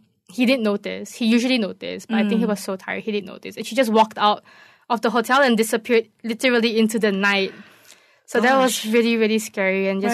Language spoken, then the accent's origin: English; Malaysia; being Asian and being female and being Malaysian.